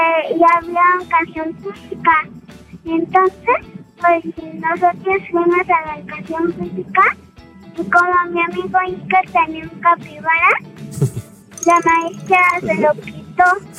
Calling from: Mexico City, Mexico; De la Ciudad de México.

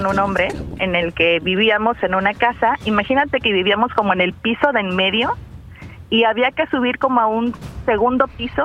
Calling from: Tampico, Tamaulipas, Mexico; De Tampico, Tamaulipas.

